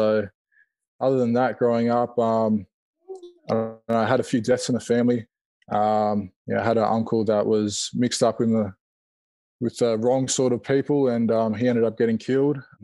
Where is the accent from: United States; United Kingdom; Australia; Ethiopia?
Australia; Sydney, New South Wales; I was born and bred in Sydney. So I was born St. George Hospital. So and I grew up in that area around where, yeah, St. George Dragons play.